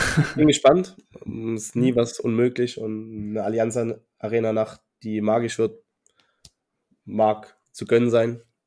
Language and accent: German; Dresden, Saxony, Germany; für mich als Dresdner, auch ganz cool.